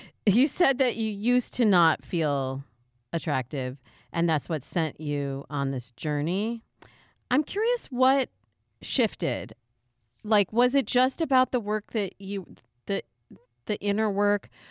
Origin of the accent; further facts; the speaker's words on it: Michigan, United States; also born or lived in Chicago, Illinois; Well, I'm originally from Michigan, I went to school in Chicago